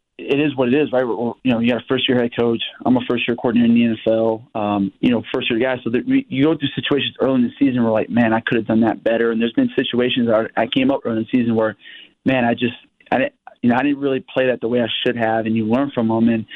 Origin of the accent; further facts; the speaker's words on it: Texas, United States; also born or lived in California / Arizona; Like, especially out here in the Northeast, and again, Meg, I'm from Texas. I was in California before this. I was in Arizona.